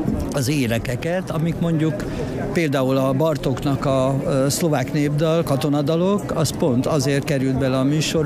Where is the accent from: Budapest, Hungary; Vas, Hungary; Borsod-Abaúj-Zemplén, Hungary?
Borsod-Abaúj-Zemplén, Hungary; Hát én Felső Vadász mellett nőttem föl